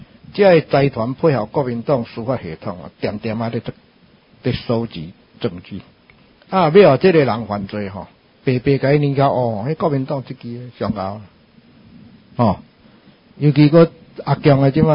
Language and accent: Chinese; Taiwan